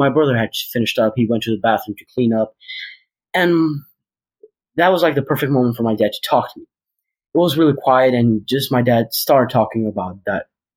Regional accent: Kosovo; I'm from Kosovo, which is a small country in South Balkan who many people don't know of.

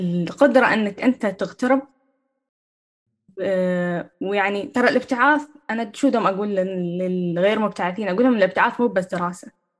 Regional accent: United Arab Emirates; يعني تعرف ان الاعلام هناك مختلف عن الاعلام عندنا في الامارات

